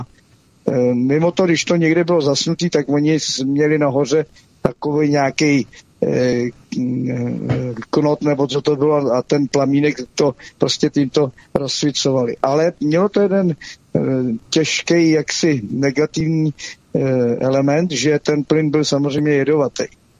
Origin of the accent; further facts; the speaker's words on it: Plzeň, Plzeň Region, Czechia; Já jsem z Plzně rozenej